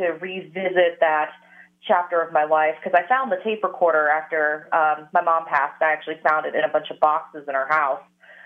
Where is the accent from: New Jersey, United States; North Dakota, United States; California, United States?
California, United States; San Diego; I grew up in San Diego, so we had a few haunted spots there.